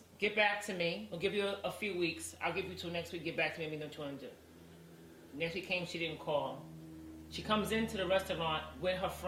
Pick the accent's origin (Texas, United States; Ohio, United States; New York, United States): New York, United States; New York City; Because I'm like, you know, I'm from Harlem, so I got to rep my borough. You know what I'm saying? So I'm repping Harlem.